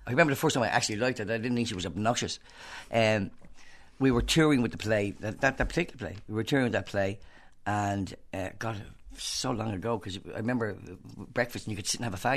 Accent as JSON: {"language": "English", "country": "Ireland", "said": "But you're still feeling... we're Irish. When you feel the need to apologise, I'm so sorry."}